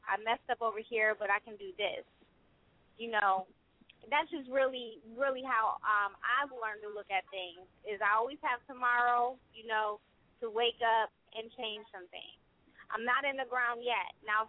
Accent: New York, United States; When you're really from it, like I was raised in Harlem. I understand the heartache.

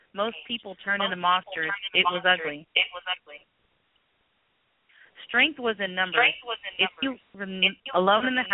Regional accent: Bosnia & Herzegovina; English is a second language; Be patient with my English, I'm from far away. I am from Bosnia

